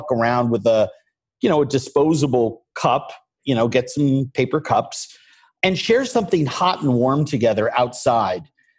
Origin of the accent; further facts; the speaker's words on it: New York, United States; So I'm a New Yorker, mm-hmm. Born and bred.